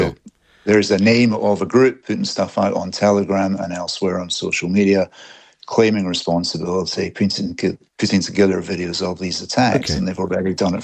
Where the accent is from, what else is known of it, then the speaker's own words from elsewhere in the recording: United Kingdom; But I'm British.